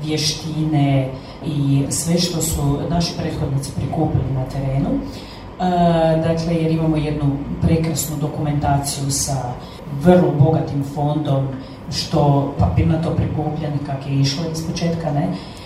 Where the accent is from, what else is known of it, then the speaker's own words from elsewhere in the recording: Slavonia, Croatia; ja sam Slavonka